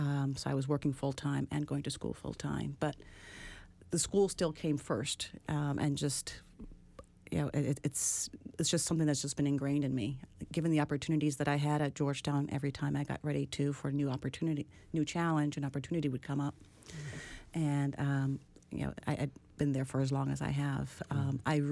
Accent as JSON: {"language": "English", "country": "Brazil", "tie": "born or raised there", "also_born_or_lived": "Netherlands", "said": "I was born in Holland. Grew up in Brazil. My mother is Dutch, blonde and blue-eyed. Mm. My father is from Suriname. His parents emigrated from India. But I grew up in Brazil, always gone to an American school"}